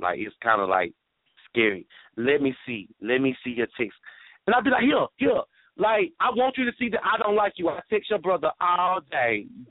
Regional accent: Macon, Georgia, United States; I am from Macon, Georgia.

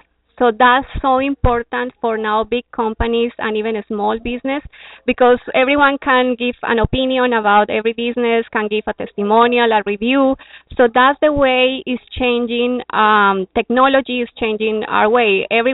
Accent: Colombia; English is a second language; moved away as an adult; now in Canada; I'm from Colombia. And all this idea of following my passion, my profession, like everything I used to like when I came to Canada, I have to start learning English.

